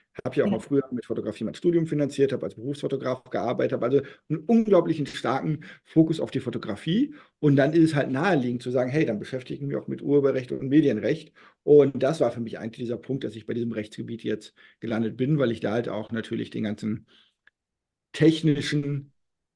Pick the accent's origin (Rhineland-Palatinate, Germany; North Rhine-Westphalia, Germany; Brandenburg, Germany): North Rhine-Westphalia, Germany; born there; now in Berlin, Germany; ich bin gebürtiger Westfale und lebe in Berlin.